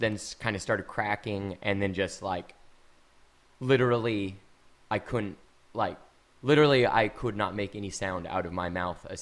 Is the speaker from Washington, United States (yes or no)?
yes; Kirkland, Washington, United States; also born or lived in Eastgate; I grew up in, I lived in Kirkland.